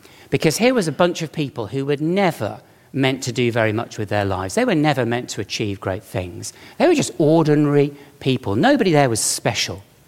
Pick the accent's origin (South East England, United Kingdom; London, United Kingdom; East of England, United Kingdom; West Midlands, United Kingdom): West Midlands, United Kingdom; Birmingham; I'm from Birmingham. You can tell from the accent, can't you? That's where I was brought up there. And I spent my childhood supporting Aston Villa